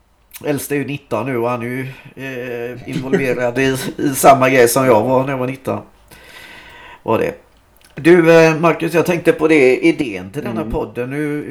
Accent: Gothenburg, Västra Götaland County, Sweden; now in Frillesås, Sweden; självklart sitter jag i Frillesås. Det är inga konstigheter. Född och uppvuxen i Göteborg. Men jag har hittat lugnet när det är Frillesås i alla fall.

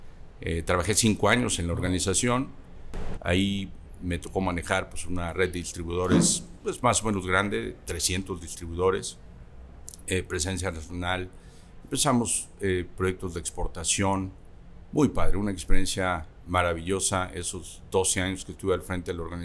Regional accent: Veracruz, Mexico; now in Guadalajara, Mexico; Soy veracruzano. De hecho, nací en el puerto de Veracruz. Y en 1989 me fui a Estados Unidos a hacer una maestría también en ingeniería eléctrica.

